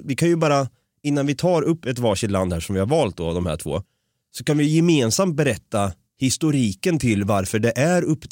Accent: Sweden; Jag är svensk, jag vet. Förlåt. Eller vi svenskar är också dåliga på att be om ursäkt för den delen.

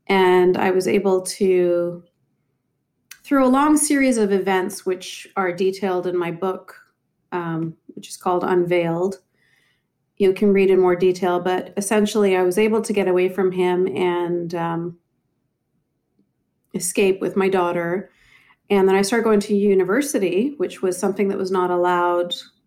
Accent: Canada; So I was born and raised in Canada, and my mother was the second wife to a Egyptian man.

